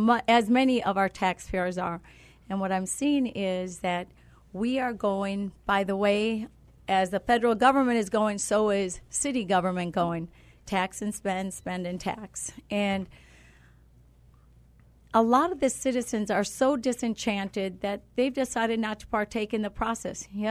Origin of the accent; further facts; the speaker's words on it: Milwaukee, Wisconsin, United States; when the riots were starting in the neighborhood I grew up in Milwaukee